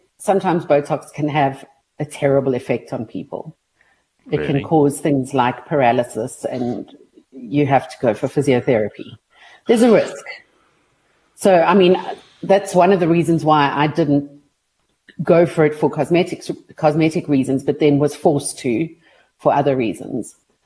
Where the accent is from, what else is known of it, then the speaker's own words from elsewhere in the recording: Edenvale, Gauteng, South Africa; born there; I was born in Edenvale and then got married to someone who lives in Edenvale.